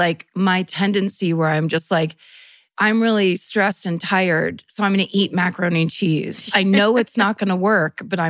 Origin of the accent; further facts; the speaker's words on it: Japan; moved away as an adult; In 1993, I left my hometown in southern Japan and started living alone for the first time in my life. I was 18 years old.